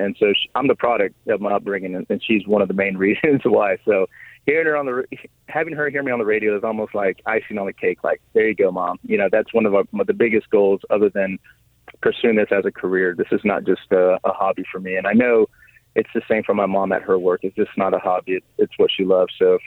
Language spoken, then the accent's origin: English; Edinburg, Texas, United States; also born or lived in Austin; I'm from Austin. I was born in Austin, but I was raised in the Rio Grande Valley down in Edinburgh, Texas.